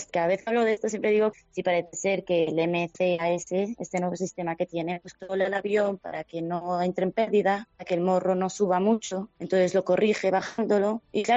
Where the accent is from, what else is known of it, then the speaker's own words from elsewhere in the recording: Vigo, Galicia, Spain; sobre todo yo soy de Vigo, a mí que no me quiten el paisaje de Vigo